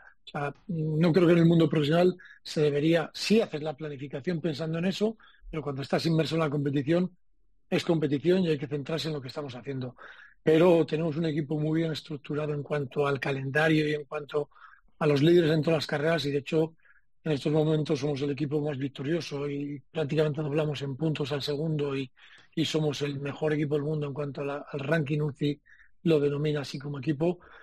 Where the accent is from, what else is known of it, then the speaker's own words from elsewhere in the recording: Spain; yo soy español